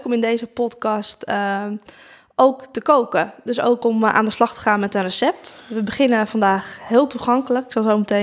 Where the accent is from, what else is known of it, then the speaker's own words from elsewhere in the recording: North Holland, Netherlands; accent: West Frisian; Ik heb een klein accentje. Of voor velen wel een duidelijk accent, denk ik. Ik kom uit West-Friesland en dat hoor je aan mijn stem.